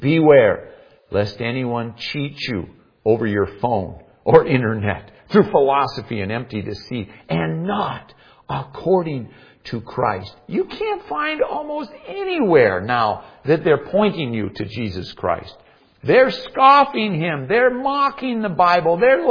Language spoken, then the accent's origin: English; Minnesota, United States; now in Alaska, United States; I orient myself as an American. I orient myself as a male. I orient myself as a Minnesotan or now an Alaskan.